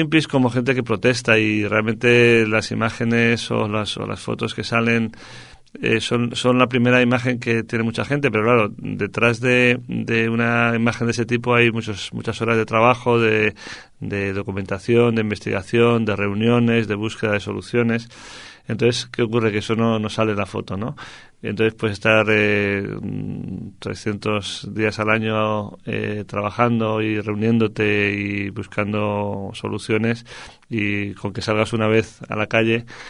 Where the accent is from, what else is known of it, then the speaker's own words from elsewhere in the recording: Madrid, Community of Madrid, Spain; soy de Madrid, soy pues ya un poco talludito, 45 años